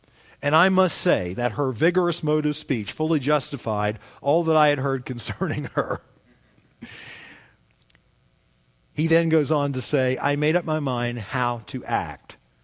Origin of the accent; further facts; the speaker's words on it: Kentucky, United States; I grew up in Kentucky. I know how they are.